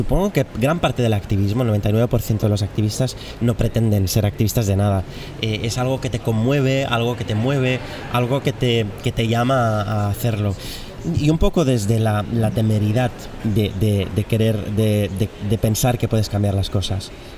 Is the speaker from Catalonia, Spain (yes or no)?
yes; Girona, Catalonia, Spain; no, yo soy de Girona.